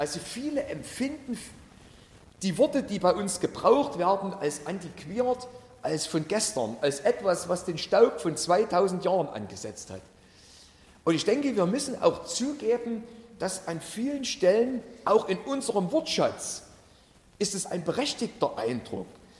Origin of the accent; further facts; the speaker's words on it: East Germany, Germany; Zu DDR-Zeiten, wo ich groß geworden bin